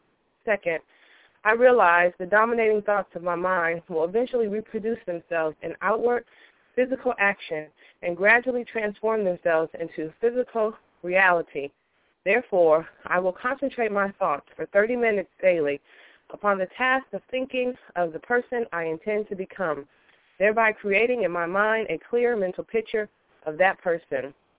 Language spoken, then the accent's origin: English; Virginia, United States; from Virginia.